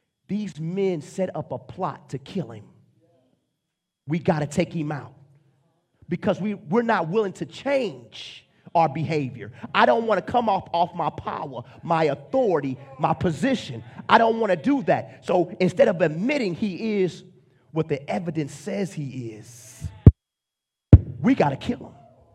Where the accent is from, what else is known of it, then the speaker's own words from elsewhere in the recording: St. Louis, Missouri, United States; I'm from St. Louis. Denial. I'm from St. Louis.